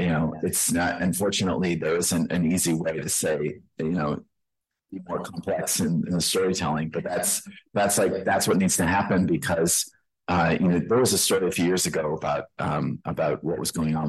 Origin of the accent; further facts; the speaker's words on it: Massachusetts, United States; So I'm from Massachusetts